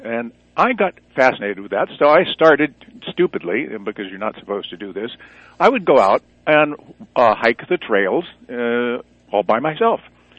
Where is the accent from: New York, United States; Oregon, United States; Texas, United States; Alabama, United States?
Texas, United States; now in Seattle, United States; Years and years ago, I came from Texas originally and moved to the Pacific Northwest near Seattle, where I live now and have for all of that time, 50 years almost.